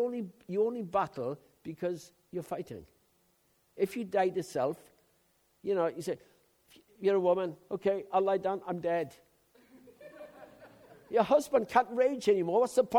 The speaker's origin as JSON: {"language": "English", "town": "Haverfordwest", "region": "Wales", "country": "United Kingdom", "tie": "born or raised there", "said": "he was taken from my hometown in Haverford West in Pembrokeshire and brought 60 miles to Swansea"}